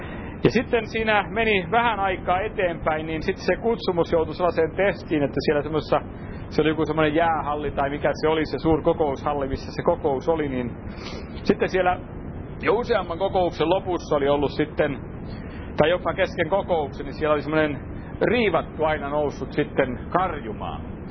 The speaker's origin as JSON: {"language": "Finnish", "region": "Häme", "country": "Finland", "said": "Minä olen Hämeestä"}